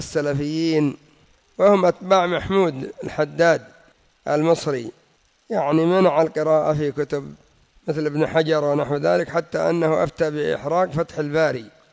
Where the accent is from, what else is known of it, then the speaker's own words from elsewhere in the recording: Yemen; ومنهم عد الآن عندنا في اليمن صالح البكري مثلا